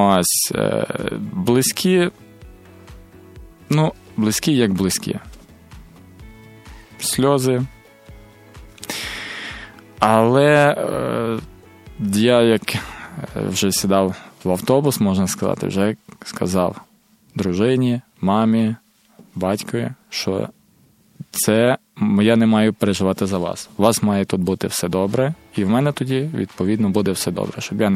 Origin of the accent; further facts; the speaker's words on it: Lutsk, Volyn Oblast, Ukraine; Я з міста Луцьк, Волинська область.